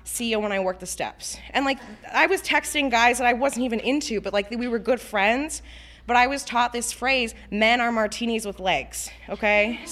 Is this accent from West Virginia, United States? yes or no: no; Chicago, Illinois, United States; moved away as an adult; especially because I moved to another state. I'm originally from Chicago. I moved to Kentucky for love, right?